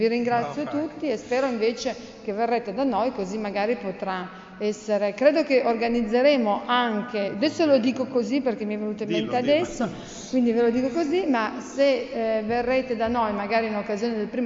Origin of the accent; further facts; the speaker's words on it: Piedmont, Italy; Ma forse sono piemontese, per questo dicendo delle cose a favore del Piemonte